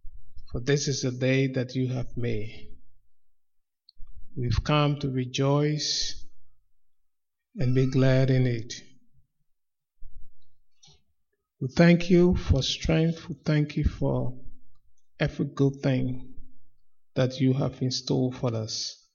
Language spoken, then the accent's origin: English; Liberia; Like a pastor said, I'm from Liberia and I'm honored to be here.